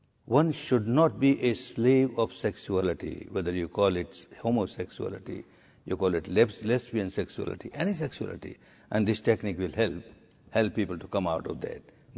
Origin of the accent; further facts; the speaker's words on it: Myanmar; English is a second language; moved away as an adult; now in India; My third course or fourth course in India when I came from Burma